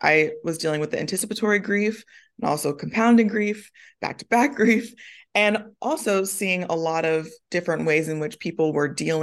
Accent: the South, United States; I grew up in the Bible Belt.

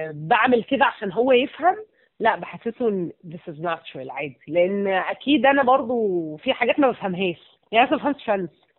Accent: Egypt; المشكلة كلها إن إحنا كمصريين

